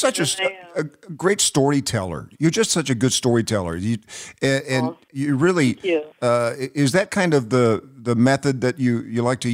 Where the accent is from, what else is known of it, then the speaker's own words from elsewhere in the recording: Knoxville, Tennessee, United States; moved away; you're getting ready to go to my hometown of Knoxville, Tennessee. And, you know, since is Knoxville a good, I haven't lived there for a while.